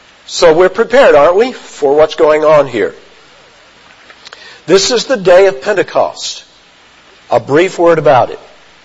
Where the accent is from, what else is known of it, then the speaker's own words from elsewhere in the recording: the South, United States; And as in my first church in Indiana, I was reminded that I was from the South with a certain pronunciation. So we Southerners can give ourselves away.